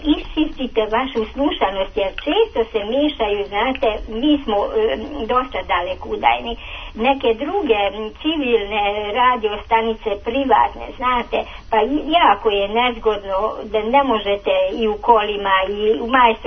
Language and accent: Serbian; Subotica, Vojvodina, Serbia; born there; A inače sam rodom Subotičanka, samo što je … pa ja sam zato sad ovdje.